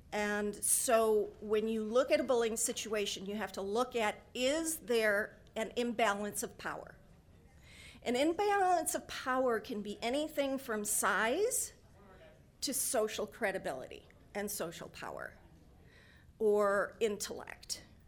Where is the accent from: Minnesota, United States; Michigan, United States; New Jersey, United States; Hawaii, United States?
Minnesota, United States; I always tell them, because I'm from Minnesota, I tell a child